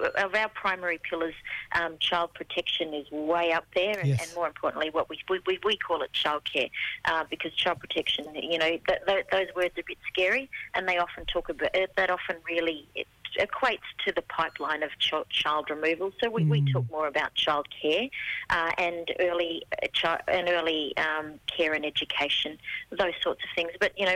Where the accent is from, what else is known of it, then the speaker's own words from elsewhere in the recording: Alice Springs, Northern Territory, Australia; so we come from Central Australia, which makes me, on my grandfather's side, Arunta and Bundarinya to be precise, so belonging to Alice Springs, and my nana's side is Lurija